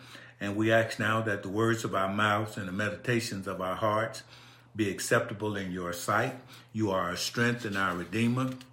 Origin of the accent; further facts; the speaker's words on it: Birmingham, Alabama, United States; You all know I'm from Birmingham, and we had a chance to move around a little bit.